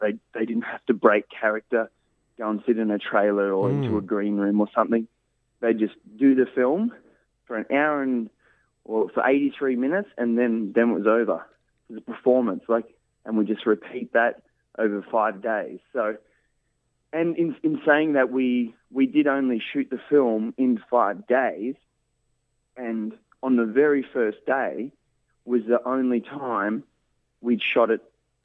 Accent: Kerang, Victoria, Australia; And we'll do it in Kerrang. I'm originally from Kerrang.

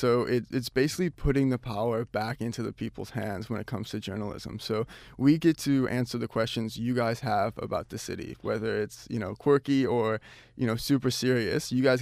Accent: Chicago, Illinois, United States; now in Sydney, Australia; Yeah, where I come from, I'm from Chicago, right? So everything's the grid system.

